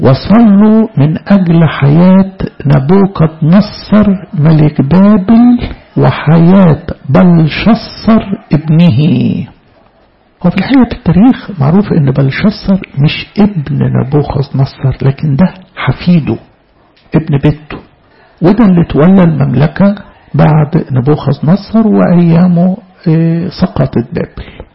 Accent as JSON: {"language": "Arabic", "country": "Egypt", "said": "بلدنا مصر"}